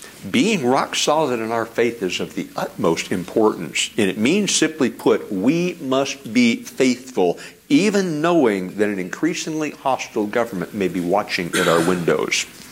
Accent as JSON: {"language": "English", "region": "Alaska", "country": "United States", "said": "I'm from Alaska. I grew up with a gun in my hands."}